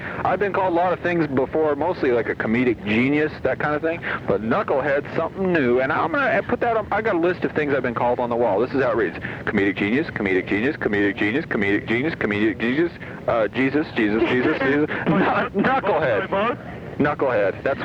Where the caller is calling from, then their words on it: Toronto, Ontario, Canada; Hey, we're calling from Toronto tonight.